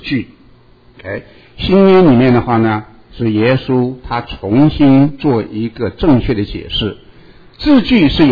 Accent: China; 对付虚谎，虚谎常常问题出于在什么？我们中国人讲的面子问题。

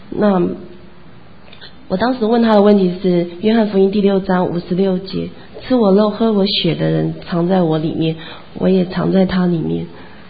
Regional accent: Taiwan; now in Kansas City, United States; 因为我从台湾来到这个International House of Prayer 是在 Red Bridge 麦比孔牧师那边。

